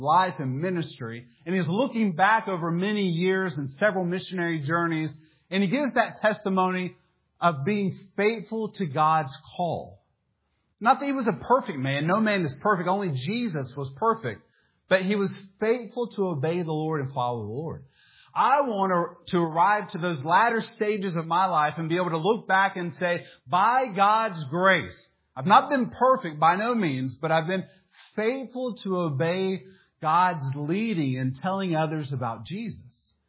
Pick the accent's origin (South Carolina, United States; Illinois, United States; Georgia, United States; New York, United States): Georgia, United States; Atlanta; I grew up in the Atlanta area. I remember in high school, I made pretty good grades, except for one class.